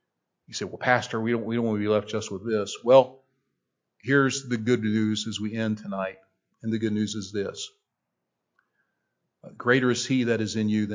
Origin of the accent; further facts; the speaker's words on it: United States; I'm glad I'm an American. Don't misunderstand me. I'm glad that I live in this land.